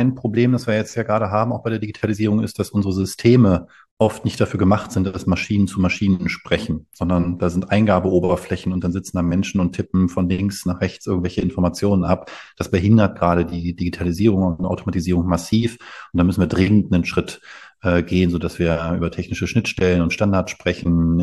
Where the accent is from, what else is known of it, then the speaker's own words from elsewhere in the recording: Lower Saxony, Germany; Ich komme ja aus der Region, Wolfsburg hat das mal probiert vor vielen Jahren.